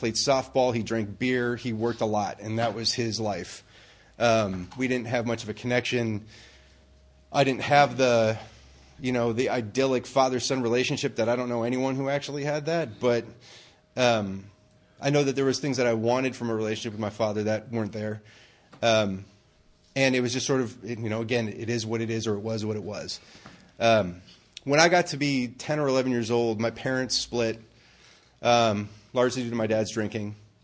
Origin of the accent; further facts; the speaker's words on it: Minneapolis, Minnesota, United States; So I'm from Minneapolis, Minnesota. That's where I was born and raised, and I've lived around and done other things